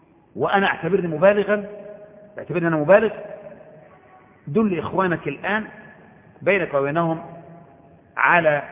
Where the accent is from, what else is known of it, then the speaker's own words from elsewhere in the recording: Egypt; وده إحنا كإخوة مصريين كلنا يعني، وأنا واحد منكم